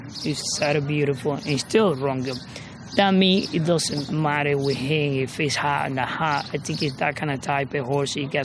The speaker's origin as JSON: {"language": "English", "town": "Maracaibo", "region": "Zulia", "country": "Venezuela", "said": "And we came from Venezuela, a little city they call Maracaibo."}